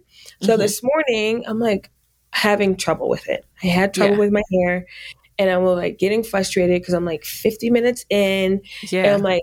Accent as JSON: {"language": "English", "region": "New York", "country": "United States", "tie": "born or raised there", "also_born_or_lived": "Fort Knox, Kentucky / Germany / Miami, Florida", "moved": "as an adult", "said": "And, spent some time in Germany and was raised in upstate New York and went to school in upstate New York as well. And then after I graduated, I moved down to South Florida, Miami, to pursue my graduate degree."}